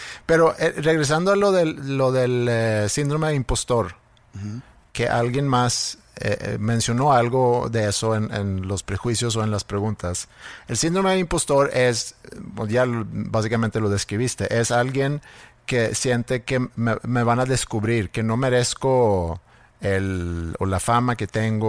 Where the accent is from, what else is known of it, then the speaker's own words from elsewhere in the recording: Sweden; llevarlos a Suecia y enseñarles mi ciudad natal y pasar unos cuantos días ahí.